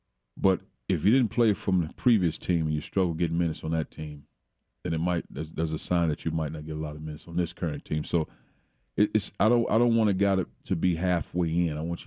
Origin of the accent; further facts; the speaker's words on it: East St. Louis, Illinois, United States; where I grew up in East St. Louis, not many people remember me in my project housing because everybody's so far removed.